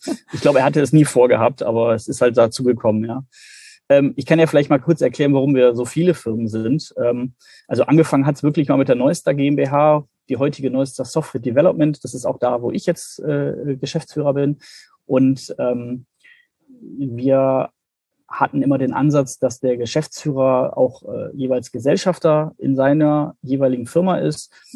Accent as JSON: {"language": "German", "region": "Bremen", "country": "Germany", "said": "Sonst bin ich ja als Bremer durchaus das Hamburger Wetter gewohnt."}